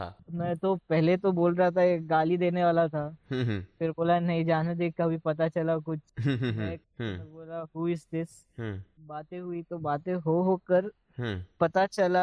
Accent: West Bengal, India; हम बंगाली लोगों का अलग ही रेप्यूटेशन और ये होता था, दबदबा होता था हमारे

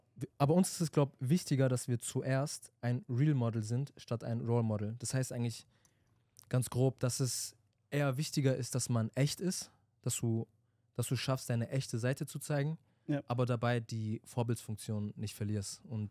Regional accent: Stuttgart, Baden-Württemberg, Germany; born there; ich bin 24 Jahre alt, gebürtiger Stuttgarter und komme aus Äthiopien.

